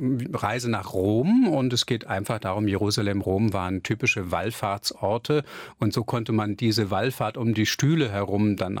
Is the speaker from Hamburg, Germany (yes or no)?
yes; Hamburg, Germany; born there; ich bin gebürtiger Hamburger